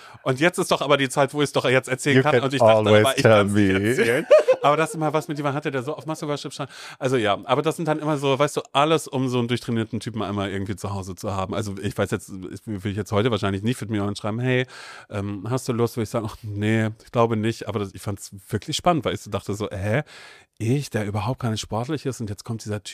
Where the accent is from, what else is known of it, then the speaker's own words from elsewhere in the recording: Demmin, Mecklenburg-Vorpommern, Germany; in Demmin, da in der Nähe, da wo ich groß geworden bin